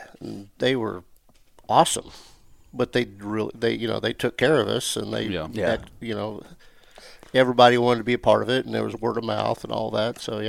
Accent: Jefferson City, Missouri, United States; I'm from Jefferson City, Missouri area.

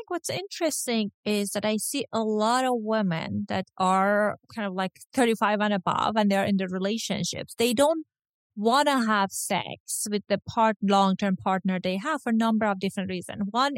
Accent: United States; As you can see, I'm Iranian American.

